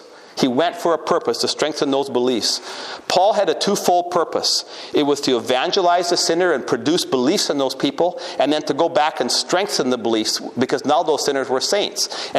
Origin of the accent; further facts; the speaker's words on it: Benito, Manitoba, Canada; I grew up in Benito. And a farm in Benito.